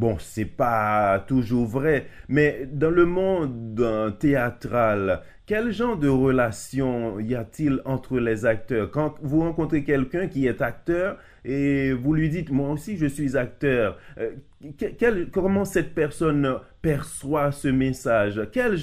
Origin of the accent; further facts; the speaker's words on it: Haiti; Chez nous, en Haïti, vous savez très bien que je viens d'Haïti